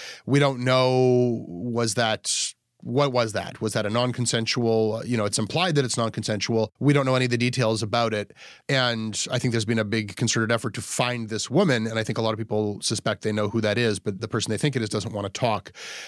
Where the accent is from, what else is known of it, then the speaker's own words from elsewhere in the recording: Canada; they're coming to me because I'm a Canadian who's known to some Americans in the media.